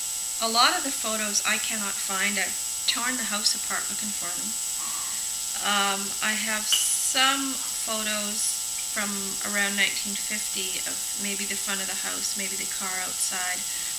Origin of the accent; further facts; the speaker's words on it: Vancouver, British Columbia, Canada; I was born in December 11th, 1946 at Vancouver General Hospital. I was the first and only child of my parents who married fairly late. My mom was almost 41 when I was born.